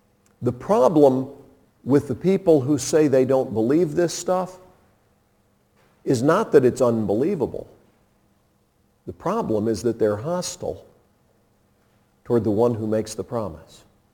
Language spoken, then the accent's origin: English; Indiana, United States; You know, my home actually isn't in East Tennessee. I'm from Indiana.